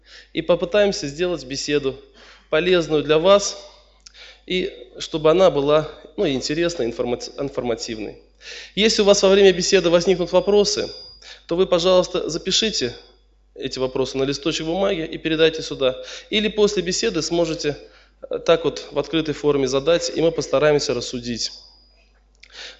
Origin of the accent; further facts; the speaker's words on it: Yeysk, Krasnodar Krai, Russia; Я из Краснодарского края, город Ейск.